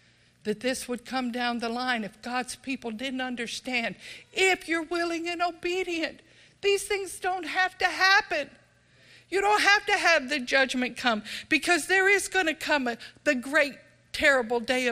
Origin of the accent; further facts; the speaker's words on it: Texas, United States; I remember growing up in Texas.